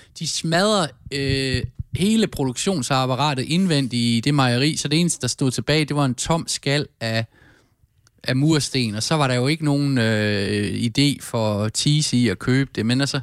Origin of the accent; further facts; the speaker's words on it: Durup, Central Denmark Region, Denmark; jeg er fra Durup, og i Durup lå der også